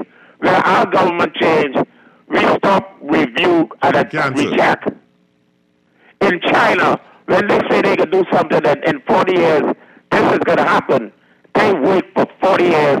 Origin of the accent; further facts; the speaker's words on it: Nassau, New Providence, Bahamas; born there; I was born in New Providence.